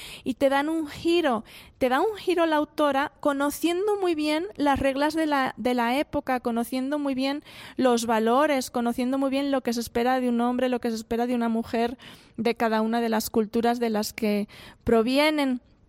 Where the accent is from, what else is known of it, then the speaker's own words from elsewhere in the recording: Aragon, Spain; es de mi tierra, es de Aragón, norte de España